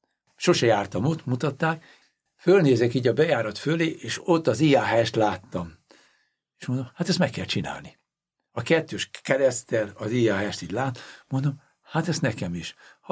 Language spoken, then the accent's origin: Hungarian; Hungary; Mondom, én nem tudok magyarkodó lenni. Szóval, miért? Mert magyar vagyok.